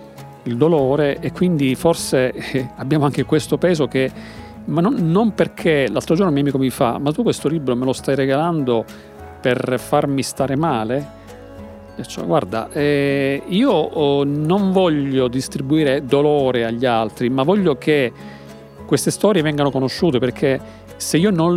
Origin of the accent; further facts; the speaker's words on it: Sicily, Italy; ci coinvolge come esseri umani, come europei, come italiani, come siciliani